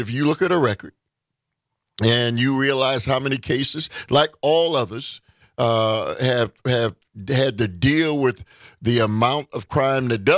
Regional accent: Milwaukee, Wisconsin, United States; the Talk of Green Bay in my hometown, the city of Milwaukee.

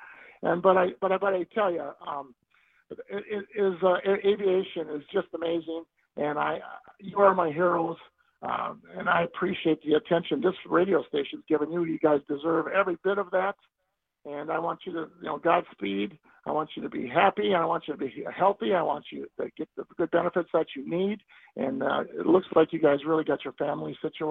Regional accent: Milwaukee, Wisconsin, United States; born there; I was born in Milwaukee, and I was Definitely on the flight line between Chicago and Green Bay

